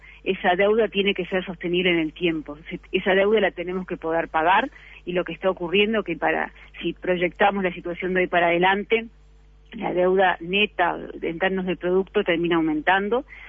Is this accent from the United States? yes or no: no; Uruguay; Como uruguayo, todos sabemos que la inflación está por encima